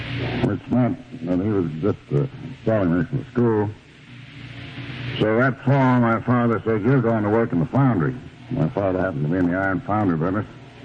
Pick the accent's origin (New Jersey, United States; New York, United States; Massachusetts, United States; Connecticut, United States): New York, United States; Albany; I come from Albany, New York. It's my native town. Went to a private school there.